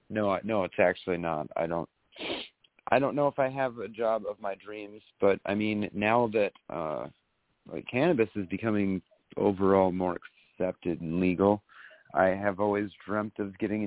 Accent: New Ulm, Minnesota, United States; Oh, well, I'm from New Ulm, Minnesota.

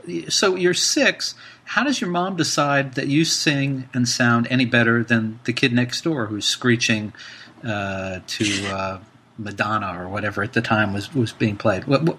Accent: North Brunswick, New Jersey, United States; I was going to say, I'm not from Princeton. I'm from North Brunswick down the road.

